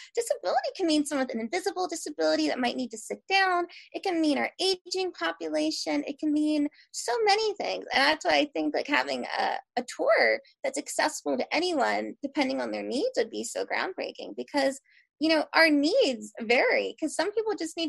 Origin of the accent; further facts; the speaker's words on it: Philadelphia, Pennsylvania, United States; No, I'm from South Philly. Most of my family's from Brooklyn. We're the weird ones that went to South Philly.